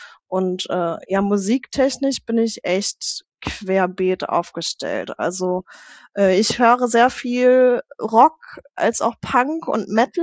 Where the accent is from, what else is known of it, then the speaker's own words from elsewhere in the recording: Frankfurt am Main, Hesse, Germany; geboren und aufgewachsen im Herzen von Europa, im schönen Frankfurt am Main. Bin 33